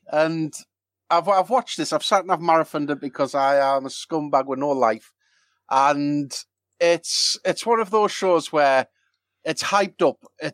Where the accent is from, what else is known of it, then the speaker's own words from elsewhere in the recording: United Kingdom; No, we are British. That's a legitimate thing to do.